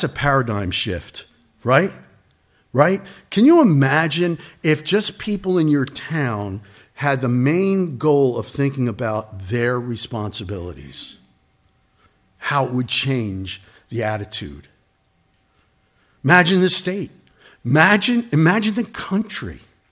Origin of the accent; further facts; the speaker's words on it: United States; you know, as an American, look, we have it made, brothers and sisters, right?